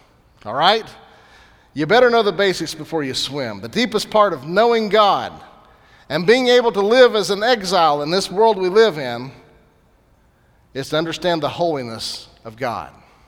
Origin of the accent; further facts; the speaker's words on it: Missouri, United States; Growing up in Southwest Missouri, we had probably the best swimming hole of anywhere in the state of Missouri.